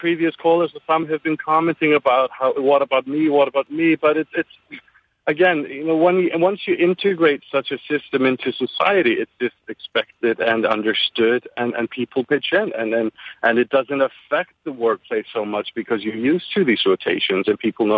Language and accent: English; Norway; also born or lived in Iceland; now in Bridgehampton, United States; I live in Bridgehampton, New York, and I lived in the States now for 15 years, but I'm from Iceland originally and born in Norway and was raised there as well.